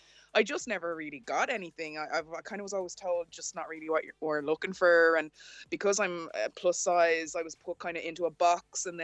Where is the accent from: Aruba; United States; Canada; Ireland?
Ireland; I grew up in Ireland, and honestly, I never saw anybody that looked like me on TV.